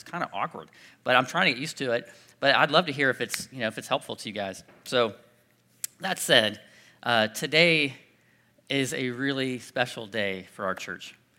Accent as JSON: {"language": "English", "region": "Ohio", "country": "United States", "tie": "born or raised there", "said": "But I grew up in Central Ohio, and I'm the youngest of six kids, so we had this really big family"}